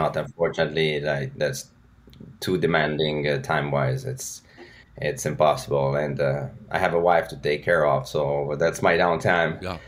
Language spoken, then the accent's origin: English; Italy; now in Switzerland; Even though I spent most of my life in Italy, I'm now back in Switzerland, but in the Italian part now, close to the Italian border.